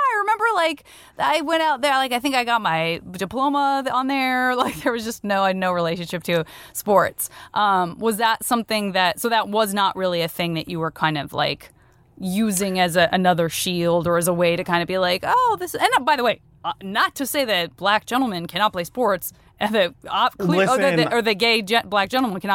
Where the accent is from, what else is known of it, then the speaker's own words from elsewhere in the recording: Tucson, Arizona, United States; I'm from Tucson.